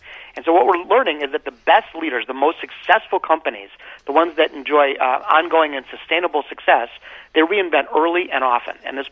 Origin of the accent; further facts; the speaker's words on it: Detroit, Michigan, United States; It's funny, growing up in Detroit, I would always hear people at GM at all levels